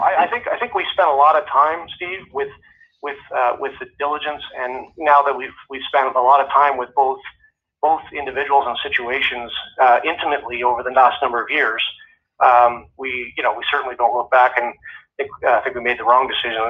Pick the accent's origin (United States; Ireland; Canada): Canada; obviously for my whole career, being a Canadian.